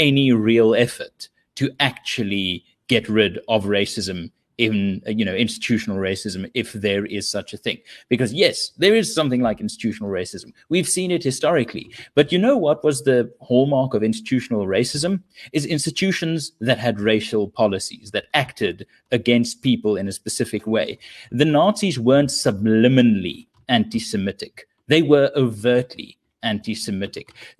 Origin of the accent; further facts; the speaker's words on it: South Africa; So that's the irritation, just as a South African, to think like, really, is this the way to go about it?